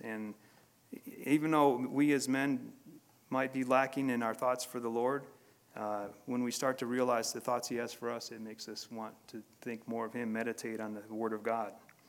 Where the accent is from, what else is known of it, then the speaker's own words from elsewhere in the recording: Illinois, United States; now in Colorado, United States; when I first came out to Colorado, I'm from Illinois, and I saw the mountains, and they were just so wonderful.